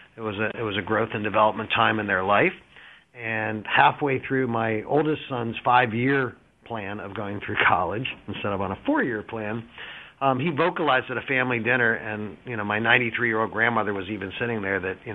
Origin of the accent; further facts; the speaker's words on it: Canton, Ohio, United States; now in South Florida, United States; I was born and raised in Ohio, in Canton, Ohio, the Pro Football Hall of Fame city.